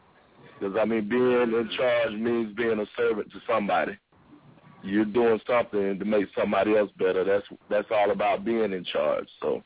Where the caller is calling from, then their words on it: Atlanta, Georgia, United States; with Ways Deep Entertainment out of Atlanta.